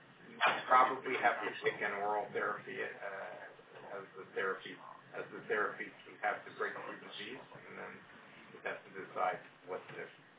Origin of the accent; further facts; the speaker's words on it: New York, United States; or as a New Yorker, I like to call it MADA.